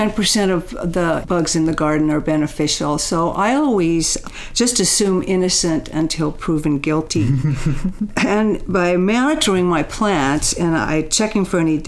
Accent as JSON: {"language": "English", "region": "Oregon", "country": "United States", "tie": "born or raised there", "said": "Well, I grew up in Oregon, and as a child, I always came down to the tide pools"}